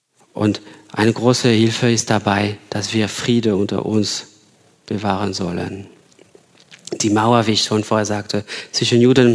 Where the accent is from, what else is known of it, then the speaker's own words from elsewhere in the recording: France; now in Ingolstadt, Germany; Ich komme aus Frankreich, wie Sie ja wisst